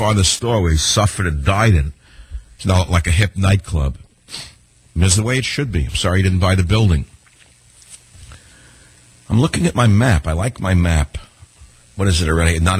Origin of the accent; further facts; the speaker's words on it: New York City, New York, United States; also born or lived in Texas; now in Argentina; actually a native New Yorker. No one knows that.